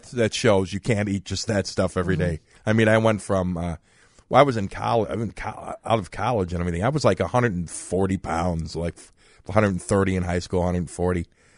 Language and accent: English; Arlington Heights, Illinois, United States; Well, where I grew up in Arlington Heights, we moved out there when I was in sixth grade.